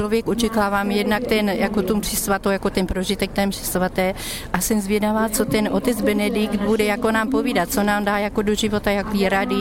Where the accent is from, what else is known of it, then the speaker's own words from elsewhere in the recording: Deblín, South Moravian Region, Czechia; No, my sme z Deblína, od Tišnova.